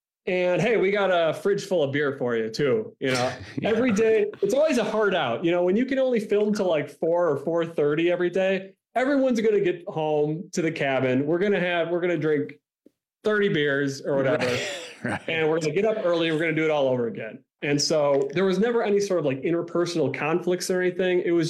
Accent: Milwaukee, Wisconsin, United States; Well, I grew up in Milwaukee.

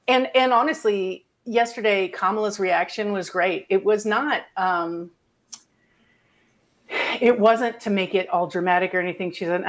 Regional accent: Iowa, United States; moved away as an adult; I was actually born in Iowa. I was raised in Iowa. And it makes me so sad to see that in my former home state.

